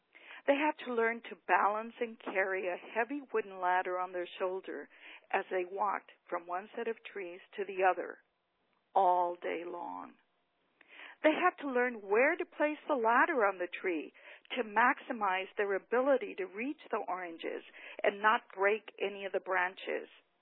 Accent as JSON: {"language": "English", "town": "Porterville", "region": "California", "country": "United States", "tie": "born or raised there", "also_born_or_lived": "Mission, Texas", "said": "I grew up in Porterville, California in the 1960s. I was a farm worker. My family and I arrived in Porterville from Mission, Texas on March the 5th, 1961."}